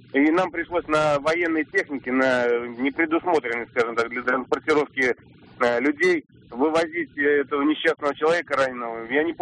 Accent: Saint Petersburg, Russia; я из Санкт-Петербурга.

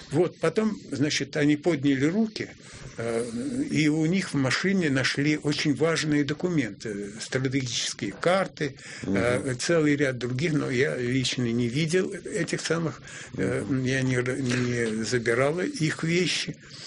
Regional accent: Volga region, Russia; Ну, я волжанин сам, и поэтому для меня вода – это, в общем, родная стихия.

